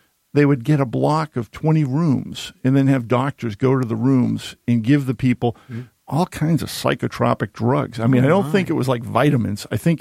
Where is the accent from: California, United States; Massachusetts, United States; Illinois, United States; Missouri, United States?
Massachusetts, United States; Needham; And I grew up in Needham, and Dedham is like 4 miles away.